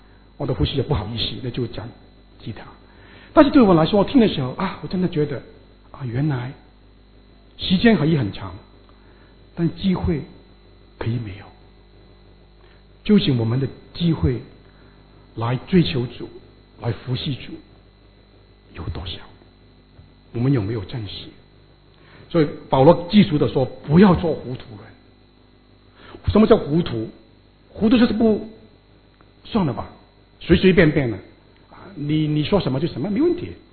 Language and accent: Chinese; China; 我们中国人都很喜欢要爱惜光阴，从小就告诉小孩子不要浪费时间